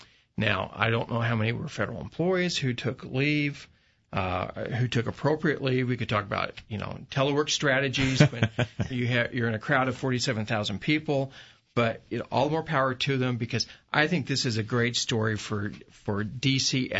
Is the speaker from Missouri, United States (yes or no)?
yes; Missouri, United States; I'm originally from Missouri, and I grew up a Cardinals fan.